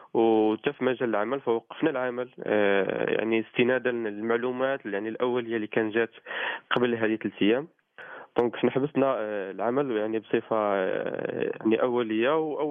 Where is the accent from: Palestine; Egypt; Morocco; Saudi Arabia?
Morocco; الاثمنه ديال الاغذيه هنا عندنا في المغرب بالعكس الثمن ديالها ناقص.